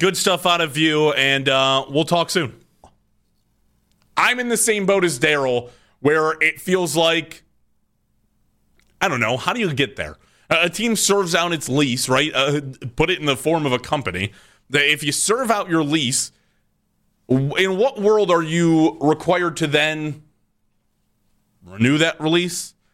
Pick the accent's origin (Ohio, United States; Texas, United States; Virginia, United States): Ohio, United States; Cleveland; I'm from the Cleveland area, but I'm not from the actual city of Cleveland, right?